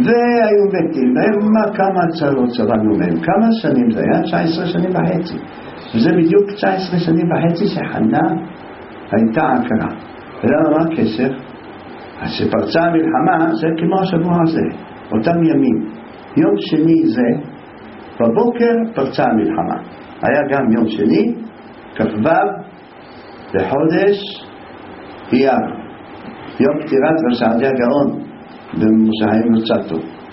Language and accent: Hebrew; Jerusalem, Jerusalem District, Israel; אבל גדלנו בירושלים, אנחנו גדלנו